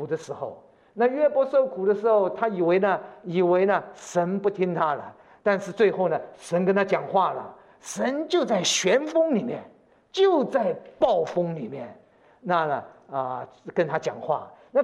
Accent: Shanghai, China; 那我一个月就在回到了我的家乡了。我是生在上海，所以到上海一个月住在那边。

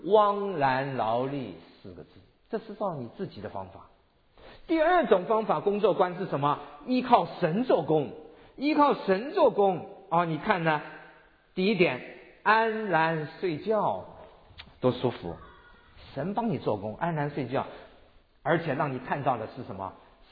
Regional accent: Taiwan; 我小的时候在台湾长大啊，我十岁到十一岁的时候，我喜欢养鸽子。

